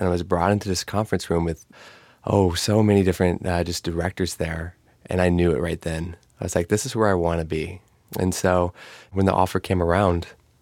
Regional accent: Midwest, United States; also born or lived in New York City / Kansas; Well, I grew up in the Midwest. I have several siblings who also dance, an older brother and a younger sister. Before I was in Kansas, I moved to New York City.

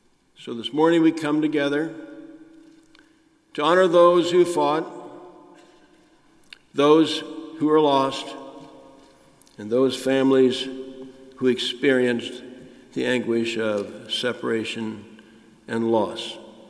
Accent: Lexington, Missouri, United States; The conflict reached my hometown of Lexington.

